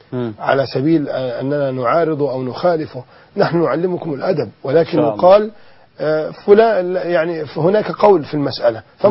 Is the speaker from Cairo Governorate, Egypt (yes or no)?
no; Alexandria, Alexandria Governorate, Egypt; born there; أنا من مواليد الأسكندرية، أطرق باب الأربعين هذه السنة